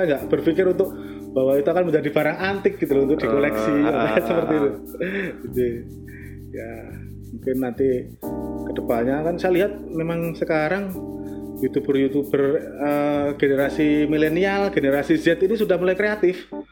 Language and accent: Indonesian; Mataram, West Nusa Tenggara, Indonesia; born there; saya lahir di Lombok kan Mataram itu.